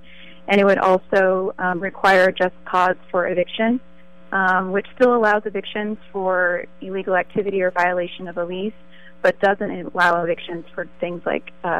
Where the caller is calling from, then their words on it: San Mateo, California, United States; I'm calling from San Mateo